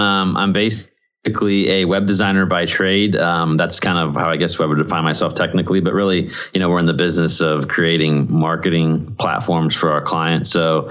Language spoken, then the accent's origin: English; Yuma, Arizona, United States; born there; so I was born in Yuma, Arizona, where there's a Marine base there. And then that's where I was born.